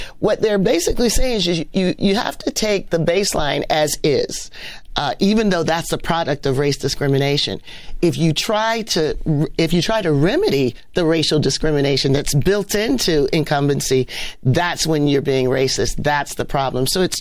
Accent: Canton, Ohio, United States; born or raised there

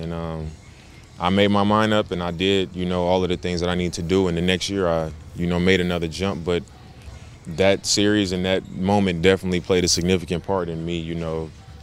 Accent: California, United States; moved away as an adult; I'm from California, and I've been living here for the last 13 years.

